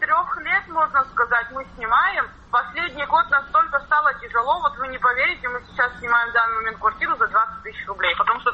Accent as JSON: {"language": "Russian", "town": "Sukhumi", "region": "Abkhazia", "country": "Georgia", "tie": "born or raised there", "said": "Я родилась, можно сказать, и выросла в Сухуми. Я коренной житель города Сухум."}